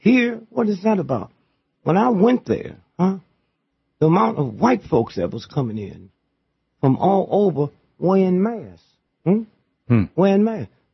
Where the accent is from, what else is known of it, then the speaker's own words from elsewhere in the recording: St. Louis, Missouri, United States; I'm from St. Louis.